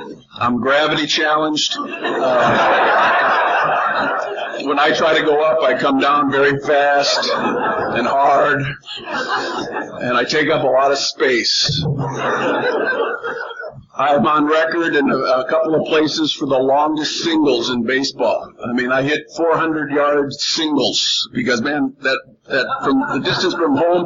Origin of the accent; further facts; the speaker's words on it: Chicago, Illinois, United States; I grew up in Chicago.